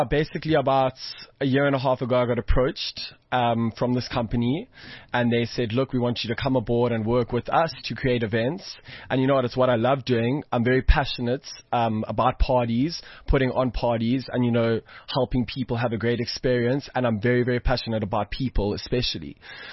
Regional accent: Johannesburg, Gauteng, South Africa; 20 years old. I'm a socialite from Johannesburg. I've lived in Joburg my whole life.

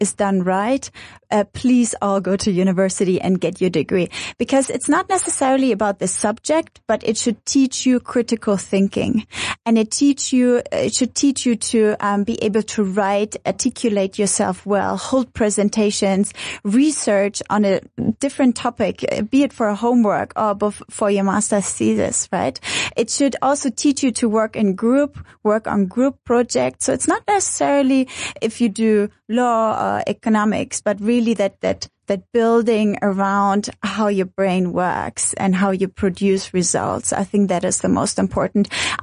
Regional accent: Bremen, Germany; moved away as an adult; So I was born and raised in Germany in a small northern city called Bremen. I did my study both at Boston College and Dresden University and then my master's in political communications in London.

